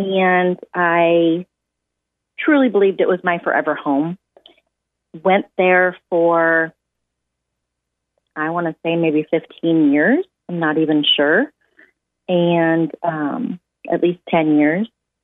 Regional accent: Webster City, Iowa, United States; I graduated from high school in Sioux City, Iowa, and I did move back to my hometown of Webster City, Iowa, and raised my kids there in that area of Iowa

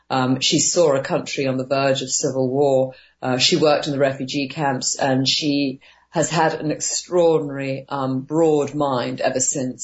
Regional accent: London, United Kingdom; born there; I was born in England, London

